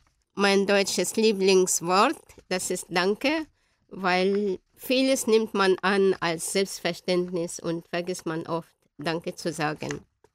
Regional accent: Alexandria, Alexandria Governorate, Egypt; German is a second language; Ich komme aus Alexandria in Ägypten. Ich bin 1963 geboren.

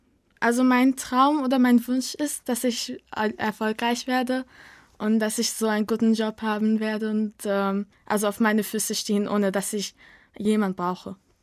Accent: Palestine; German is a second language; Ich komme aus Palästina. Ich bin in 2001 geboren und ich lerne Deutsch, weil ich die Sprache mag.

